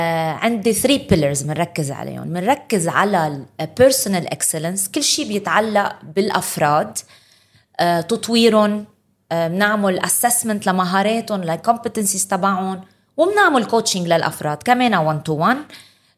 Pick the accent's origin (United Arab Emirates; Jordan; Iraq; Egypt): United Arab Emirates; Dubai; لأنه أنا كل حياتي العملية وكبرت بدبي